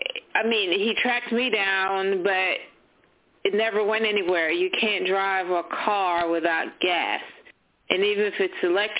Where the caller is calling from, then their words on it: Florida, United States; Hi, I'm calling from Florida.